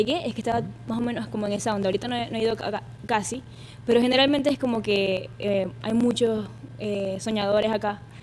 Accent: Venezuela; now in Miami, United States; Qué casualidad que estaba acá en Miami, tenía una semana de llegar. Yo me vine como una loca, me vine de Venezuela

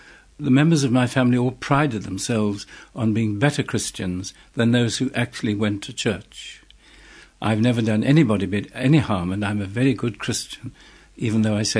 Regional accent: Bulawayo, Zimbabwe; In my hometown of Bulawayo in Zimbabwe.

